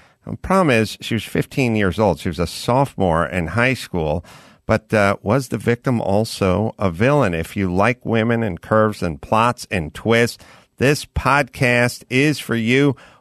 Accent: San Fernando Valley, California, United States; I'm from the San Fernando Valley. This is where all this stuff went down.

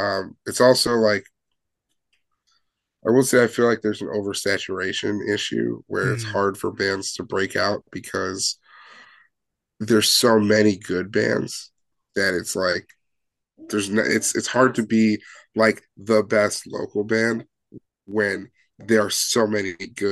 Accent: Chicago, Illinois, United States; we're all from Chicago or the Chicagoland area.

